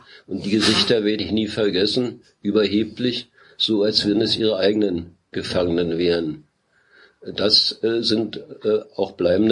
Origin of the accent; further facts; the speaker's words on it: Berlin, Germany; born there; Ich bin 1938 in Berlin geboren. Meine Mutter stammte aus einer jüdischen Familie.